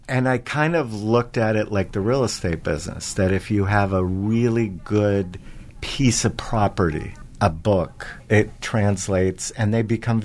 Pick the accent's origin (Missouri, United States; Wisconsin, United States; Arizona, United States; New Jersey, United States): Arizona, United States; So I grew up in Arizona and I was in theater and I wanted to be an actor.